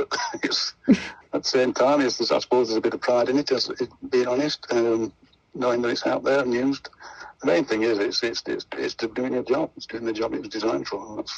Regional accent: Sheffield, Yorkshire and the Humber, United Kingdom; I'm born and bred in Sheffield. My father was a coal miner.

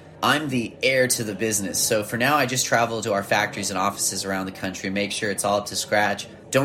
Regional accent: California, United States; Grew up in Cali.

